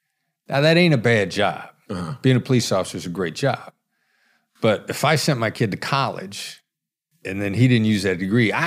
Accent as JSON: {"language": "English", "region": "Iowa", "country": "United States", "tie": "born or raised there", "said": "I think, you know, I grew up in Iowa. I think I'd probably seen Canada from a distance."}